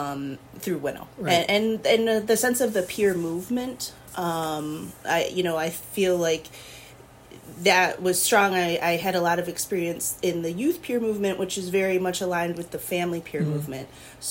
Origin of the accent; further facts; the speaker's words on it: Buffalo, New York, United States; So I grew up in Western New York, in Buffalo and the surrounding suburbs